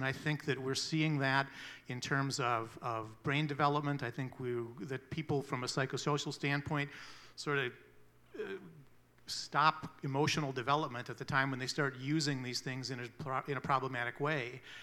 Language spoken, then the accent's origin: English; Marshall, Minnesota, United States; I grew up in Marshall, Minnesota